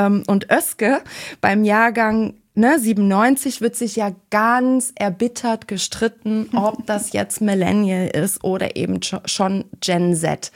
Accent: Germany; born there; und ich bin 1987 noch in der DDR geboren.

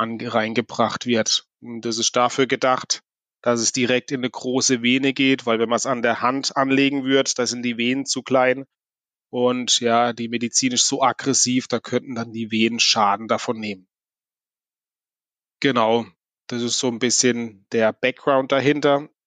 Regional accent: Oberrimsingen, Baden-Württemberg, Germany; Ich komme ursprünglich aus Oberrimsing am Thuniberg.

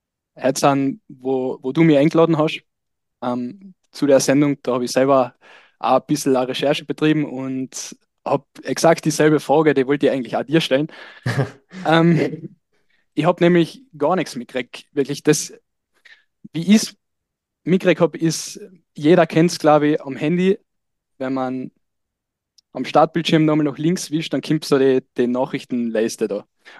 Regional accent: Oberdrauburg, Carinthia, Austria; now in Graz, Austria; also ich komme aus einem kleinen Dorf aus Oberdrauburg in Kärnten. Das ist in der Nähe von Osttirol, in der Nähe von Lienz. Ich studiere in Graz

